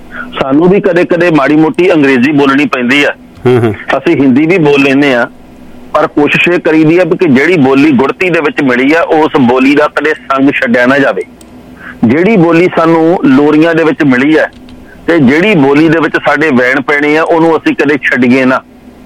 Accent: Punjab, India; ਅਸੀਂ ਪੰਜਾਬ ਦੇ ਵਾਸੀ ਹਾਂ

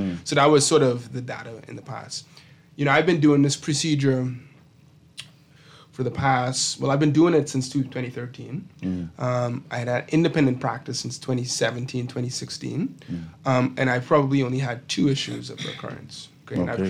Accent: Bahamas; I'm from the Bahamas.

